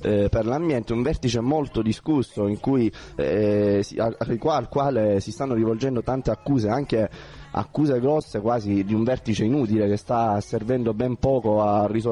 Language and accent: Italian; Southern Italy, Italy; Andare da un terrone, quello vero, come me, non è un'offesa.